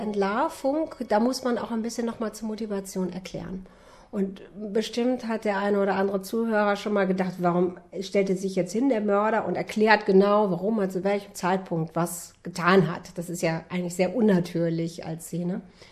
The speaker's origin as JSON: {"language": "German", "region": "Lower Saxony", "country": "Germany", "said": "das spielt in meiner Heimat in Ostfriesland, aber auch ein Krimi."}